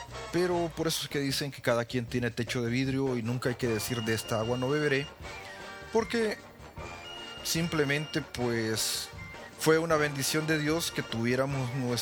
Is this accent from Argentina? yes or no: no; El Salvador; moved away as an adult; Yo salí de El Salvador, o más bien me tocó sacar a mi familia de El Salvador en el año 2006, justamente en febrero del 2006.